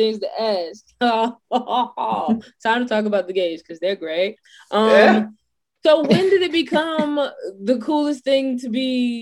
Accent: New York, United States; also born or lived in New Jersey, United States; in my hometown, in my city. My cities of New York and New Jersey

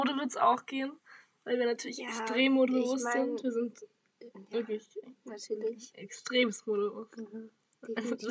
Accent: Munich, Bavaria, Germany; Ja, also wir kommen aus München, vielleicht ist es dann so ein bisschen zur Erklärung.

